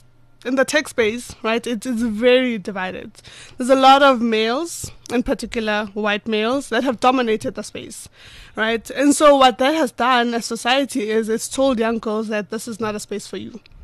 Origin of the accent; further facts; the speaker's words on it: Pretoria, Gauteng, South Africa; I grew up in Pretoria, Atteridgeville. Nganako Pitori.